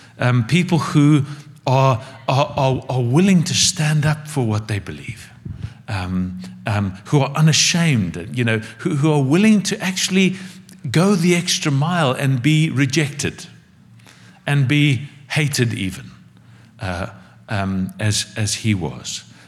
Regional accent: Zimbabwe; born there; I was born in Zimbabwe and my dad was Greek and, you know, but we're also British and got South African citizenship and now we're moving here.

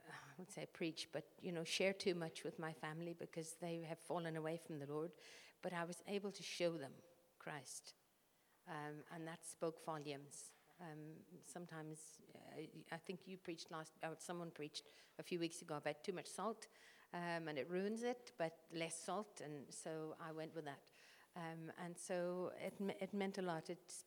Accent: Ireland; I'm Irish, I'm not English, so it was 2 months in England, and that was very stressful for me.

